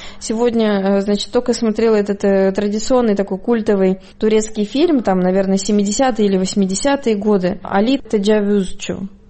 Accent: North Caucasus, Russia; еще не додумалась сказать, что я из России. Всегда говорю, что я с Кавказа, Кавказия, да.

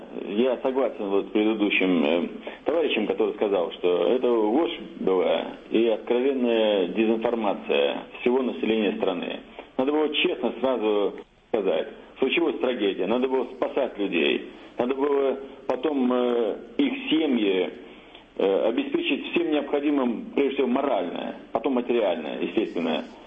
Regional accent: Moscow, Russia; Я сам москвич и вижу, что творится здесь в последние годы.

